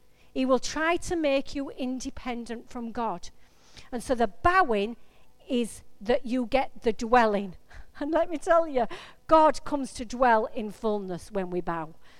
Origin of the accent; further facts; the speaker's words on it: England, United Kingdom; we're reserved anyway, because we're English, and it's a horrible thing anyway, because we have this reservedness.